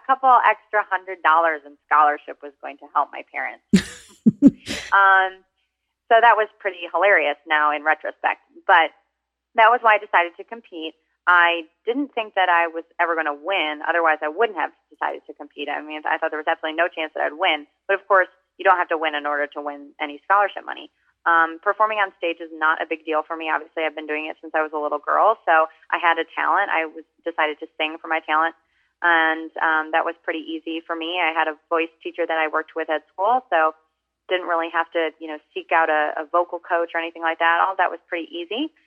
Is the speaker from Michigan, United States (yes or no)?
yes; Michigan, United States; That was the county that I grew up in Michigan. I was 17 years old.